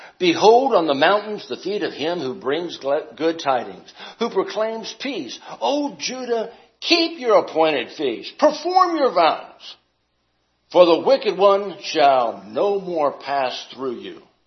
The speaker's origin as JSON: {"language": "English", "region": "Southwest", "country": "United States", "said": "I'm from the Southwest, right?"}